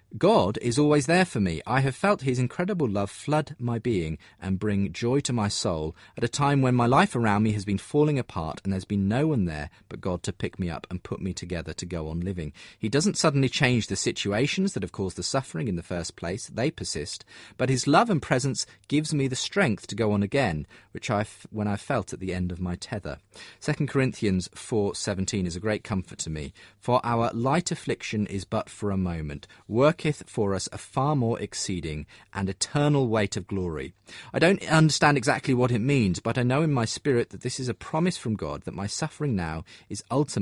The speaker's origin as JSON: {"language": "English", "country": "India", "tie": "born or raised there", "said": "I'm a convert from Islam to Christianity. I've suffered all my life thus far, first as a Muslim blind girl in India"}